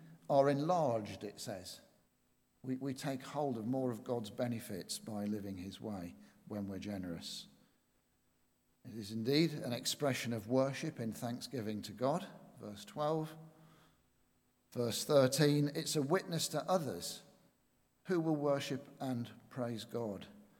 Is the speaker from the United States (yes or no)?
no; Yorkshire and the Humber, United Kingdom; And being a Yorkshireman, believe you me, it was even harder.